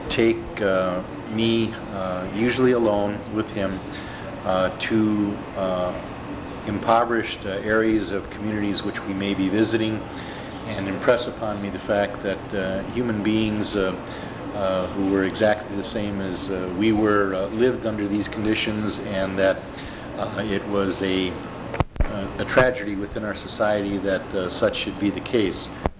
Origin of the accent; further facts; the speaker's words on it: Milwaukee, Wisconsin, United States; I was born in Milwaukee, Wisconsin on September 26, 1937. I grew up exclusively in the city of Milwaukee, attending schools in that community.